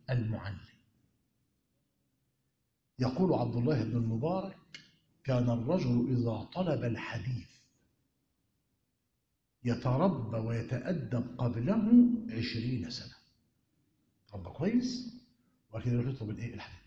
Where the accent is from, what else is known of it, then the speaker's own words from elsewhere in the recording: Egypt; هي طبعا في إشكالية كبيرة عندنا في مصر